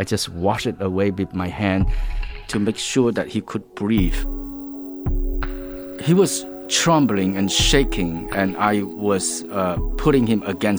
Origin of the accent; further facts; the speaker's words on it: Kampong Speu, Cambodia; Where I grew up in Kampung Speu